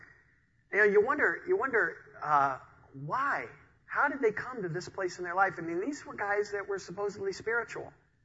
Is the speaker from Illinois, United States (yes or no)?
yes; Illinois, United States; moved away as an adult; now in Denver, United States; So I moved to Denver. Now, I grew up in Illinois, and I didn't really have any chances growing up to go downhill skiing.